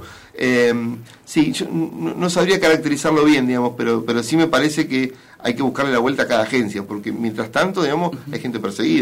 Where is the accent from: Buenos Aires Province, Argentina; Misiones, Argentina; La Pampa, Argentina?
La Pampa, Argentina; yo soy de La Pampa